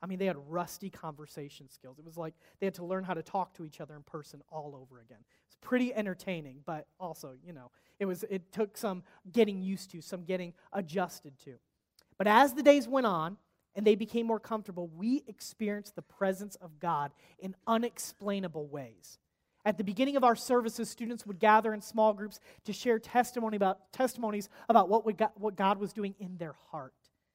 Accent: Monroe, Michigan, United States; it's not just because I'm from Michigan, I promise, okay?

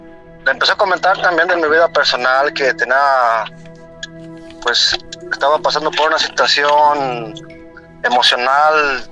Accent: Guanajuato, Mexico; Yo soy del estado de Guanajuato

